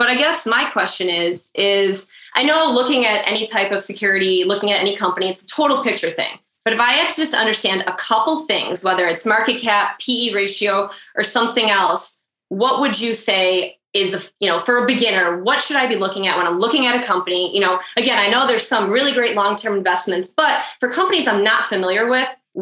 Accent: Buffalo, New York, United States; I'm from Buffalo, New York, and I'm an attorney.

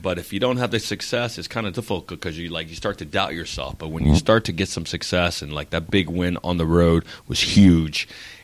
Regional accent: San Diego, California, United States; because of the Chief, the Arrowhead, and being born and, you know, born and bred in San Diego, obviously the Chargers were my number one team.

